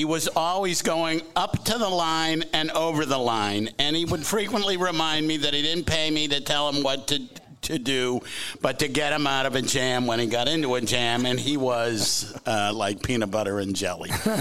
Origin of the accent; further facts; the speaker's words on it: Massachusetts, United States; when I was growing up outside of Boston, our baseball team was a union-sponsored team.